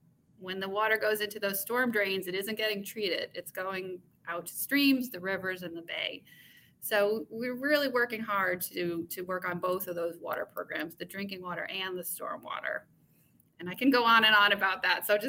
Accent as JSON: {"language": "English", "region": "New York", "country": "United States", "said": "I come from New York. I come from a colder climate and we just didn't do it."}